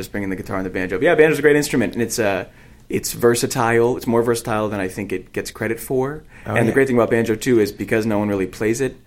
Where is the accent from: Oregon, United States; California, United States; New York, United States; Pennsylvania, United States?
New York, United States; Syracuse; No, I grew up in Syracuse, New York.